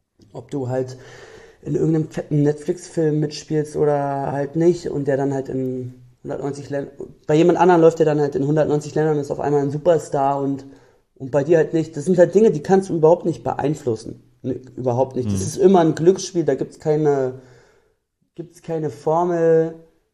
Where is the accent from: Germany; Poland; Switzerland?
Germany; Berlin; ich wohne zum Beispiel ganz am Rand von Berlin, wo ich aufgewachsen bin. Also bin auch schon mal weggezogen nach Kreuzberg oder nach Charlottenburg.